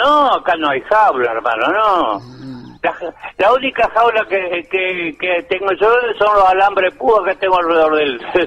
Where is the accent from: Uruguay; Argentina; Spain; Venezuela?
Argentina; Entre Ríos; Y lo demostré no solamente a mi país, sino se lo demostré al mundo cuál era el canto de mi tierra entrerriana.